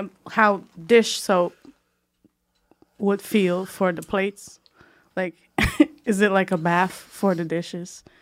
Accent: Poland; Now, mind you, I'm from Poland, so we start like partying and drinking all that stuff a lot earlier.

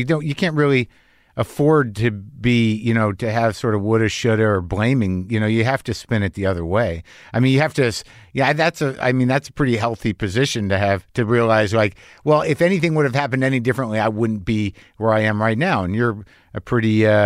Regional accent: Albuquerque, New Mexico, United States; Yeah, when I grew up in Albuquerque, it was probably 70% Latino.

